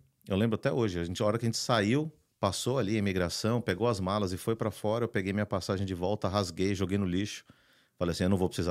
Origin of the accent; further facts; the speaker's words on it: São Paulo, Brazil; moved away as an adult; Eu nasci e cresci em São Paulo, capital. Exato. E aí vim direto pra cá. Nunca tinha morado fora